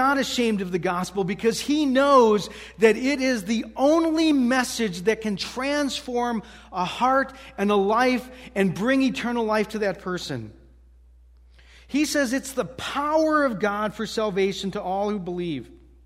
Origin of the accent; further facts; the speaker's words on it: Waukesha, Wisconsin, United States; His mom attended the Alliance Bible Church in my hometown in Waukesha.